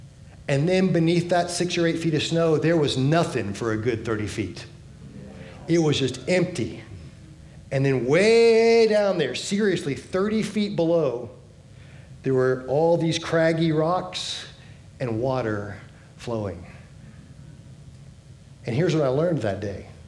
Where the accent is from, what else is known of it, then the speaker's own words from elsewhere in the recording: Florida, United States; And we're like, we're from Florida. We know better.